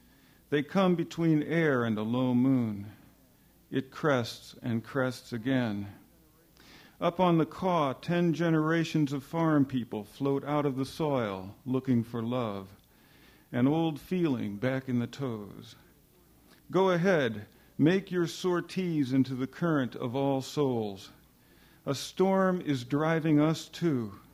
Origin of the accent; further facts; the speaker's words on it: St. Louis, Missouri, United States; When I lived in St. Louis, which I grew up in St. Louis, when I lived in St. Louis, I was a plumber.